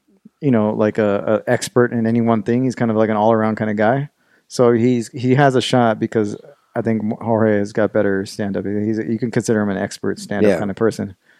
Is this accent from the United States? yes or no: yes; United States; I think as an American, that is probably the most unpatriotic thing that's ever happened in this country.